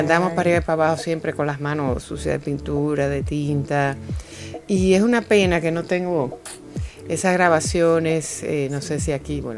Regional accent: Dominican Republic; que no solo somos nosotros, República Dominicana, la gran mayoría de los países latinoamericanos

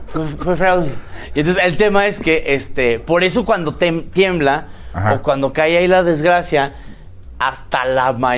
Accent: Chihuahua, Mexico; acerca de el zafarranchillo que se armó allá en mi tierra, en Chihuahua, con este niño, el niño, este señor

